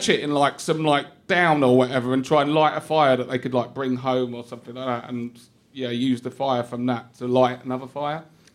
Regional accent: East of England, United Kingdom; born or raised there

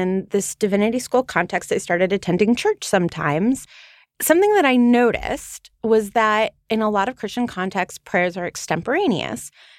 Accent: London, United Kingdom; My hometown.

